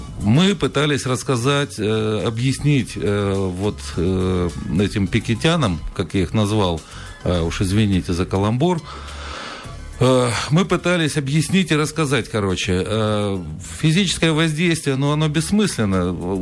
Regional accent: Kaliningrad, Kaliningrad Oblast, Russia; born there; я представляю себя как гражданина, как уроженца города Калининграда

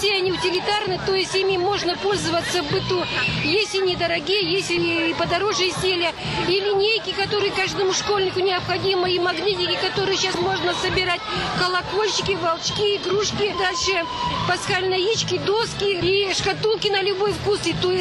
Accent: Vologda, Vologda Oblast, Russia; На ярмарку в город Кадников я приехала из города Вологды.

